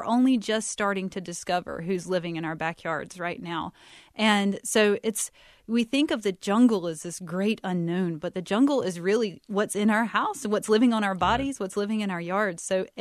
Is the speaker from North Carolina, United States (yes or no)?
yes; Goldsboro, North Carolina, United States; I was from Goldsboro, North Carolina. It's a small town